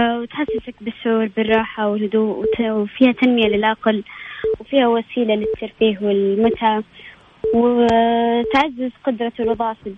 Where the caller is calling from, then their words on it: Riyadh, Riyadh Province, Saudi Arabia; من الرياض.